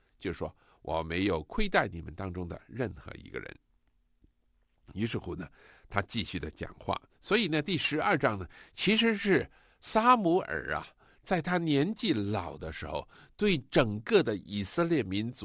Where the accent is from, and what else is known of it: China